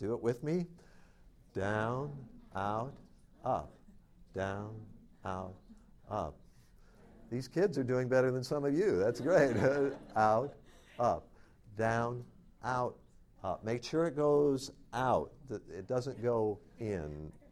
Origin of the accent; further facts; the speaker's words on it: South Bend, Indiana, United States; I grew up in South Bend, Indiana. I don't remember the phone number of my home phone growing up. I lived there for 25 years, something.